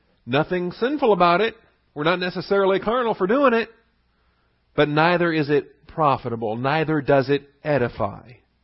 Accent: Seattle, Washington, United States; Maybe it's because I'm a city boy. All right, I grew up in Seattle and the big lights and the concrete and all that.

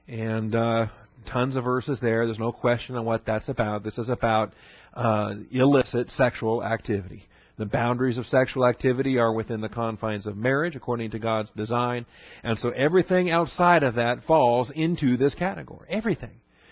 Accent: Seattle, Washington, United States; It's like I tell people I grew up in Seattle and they say, oh, well, isn't that where it rains all the time?

